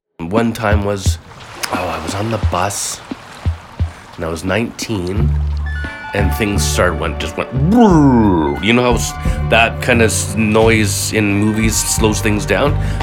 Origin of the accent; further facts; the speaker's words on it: West Vancouver, British Columbia, Canada; also born or lived in Fort St. John; I was born in Fort St. John. 2 weeks after I was born, I was adopted. So my mom that raised me came up to grab me and got me back to West Vancouver, where I lived for the first 18 years of my life.